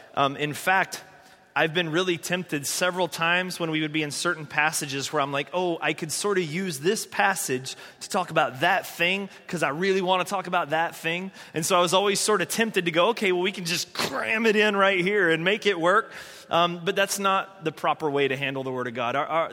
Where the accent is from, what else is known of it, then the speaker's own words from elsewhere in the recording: the South, United States; but I'm from the South.